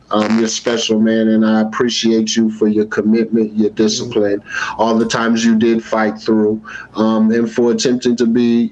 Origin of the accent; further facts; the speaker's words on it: Kansas City, United States; I grew up in the Kansas City area, right?